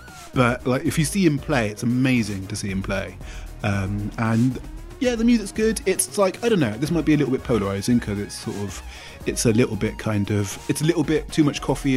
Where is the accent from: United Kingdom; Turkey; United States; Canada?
United Kingdom; Wales; born there; because I was born in Wales, so I can do a Welsh accent.